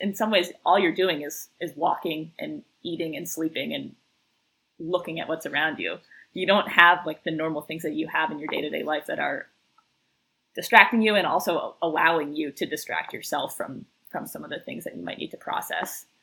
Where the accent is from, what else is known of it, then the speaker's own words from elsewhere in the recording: East Coast, United States; You know, I grew up on the East Coast. My family's all here.